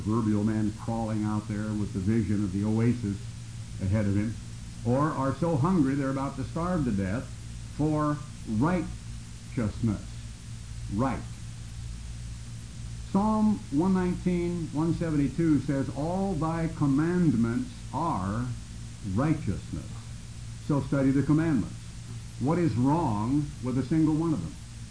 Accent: Oregon, United States; and as a boy growing up in Oregon, seeing my father's ministry and all the members of the Church of God Seventh Day, the Oregon Conference

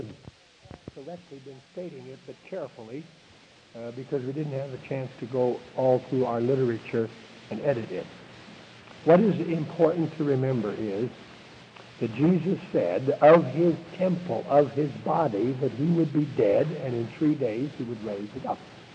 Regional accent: California, United States; When I grew up in Northern California, I took agriculture in high school.

